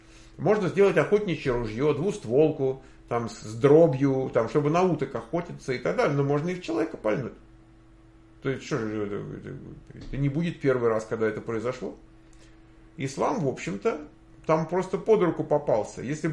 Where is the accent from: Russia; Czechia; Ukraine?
Ukraine; И еще я, правда, с Украины